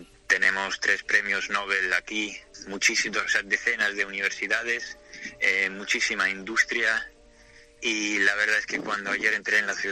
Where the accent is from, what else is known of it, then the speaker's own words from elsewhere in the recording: Kharkiv, Kharkiv Oblast, Ukraine; Kharkov es mi ciudad natal. Yo amo muchísimo esta ciudad. Es una ciudad completamente pacífica. Siempre hemos sido famosos por nuestras universidades.